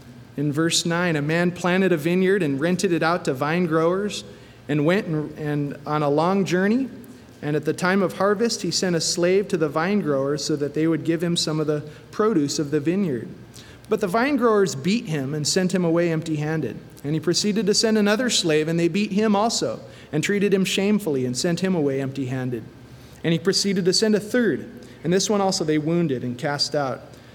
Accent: United States; And as an American, I have these rights.

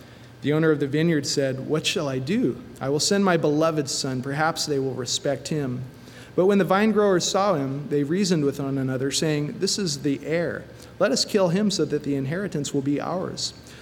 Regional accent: United States; And as an American, I have these rights.

